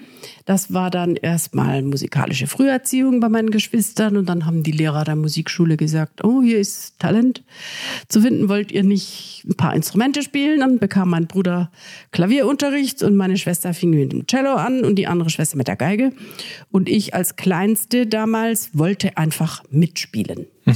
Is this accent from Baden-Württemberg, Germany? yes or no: yes; Lahr, Baden-Württemberg, Germany; an der Musikschule in Lahr im Schwarzwald, wo ich aufgewachsen bin.